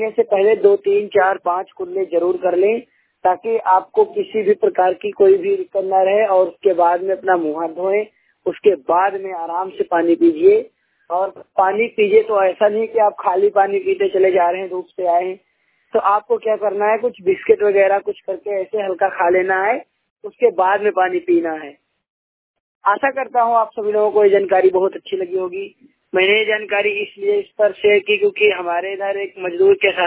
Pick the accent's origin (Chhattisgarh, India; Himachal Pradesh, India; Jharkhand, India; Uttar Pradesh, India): Uttar Pradesh, India; Sitapur; सीतापुर उत्तर प्रदेश का रहने वाला हूँ।